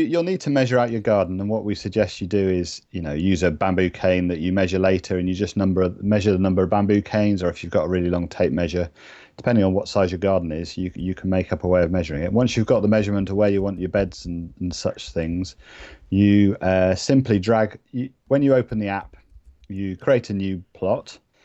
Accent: Totnes, South West England, United Kingdom; I grew up in Devon, right on the south coast, in a place called Totnes, which is near Torquay

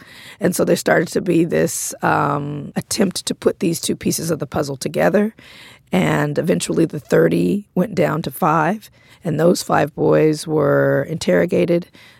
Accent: Compton, California, United States

